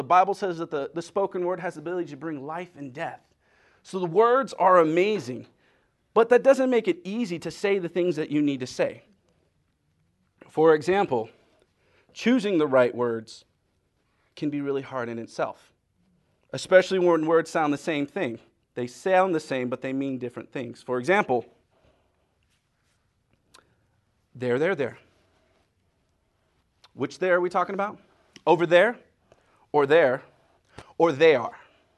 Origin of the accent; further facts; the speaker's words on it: Germany; first language German; I'm from Germany, and my native language, I did grow up for a little while. I spoke both German and English.